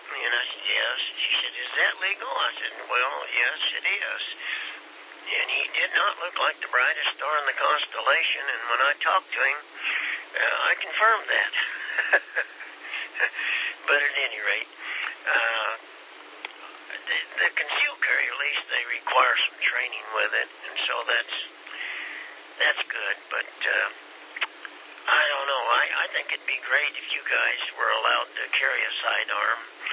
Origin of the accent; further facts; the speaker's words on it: Kansas, United States; And you know, I'm from Kansas, home of Gunsmoke and Dodge City.